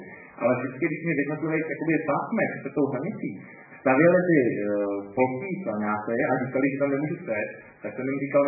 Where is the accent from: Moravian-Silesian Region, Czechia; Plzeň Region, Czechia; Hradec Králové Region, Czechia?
Hradec Králové Region, Czechia; Náchod; jsem z Náchoda Polsky, jsem se dobrovolně naučil